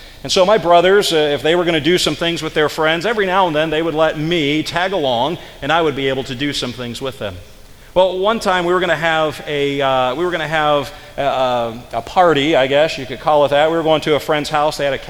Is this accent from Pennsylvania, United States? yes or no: yes; Pennsylvania, United States; I did. I grew up in Pennsylvania. I'm a native Pennsylvanian, western Pennsylvania, over near the Pittsburgh side.